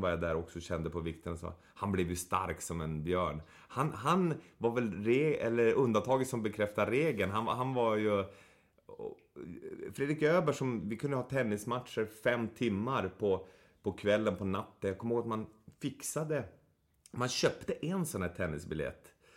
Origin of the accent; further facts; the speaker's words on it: Boden, Norrbotten County, Sweden; Och så var det där vi växte upp i Boden också. Att det var skog i närheten.